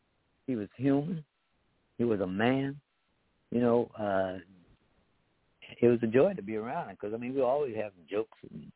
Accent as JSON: {"language": "English", "town": "Washington", "region": "District of Columbia", "country": "United States", "tie": "born or raised there", "said": "We didn't know that existed because I grew up in Washington, D.C., where we was proper."}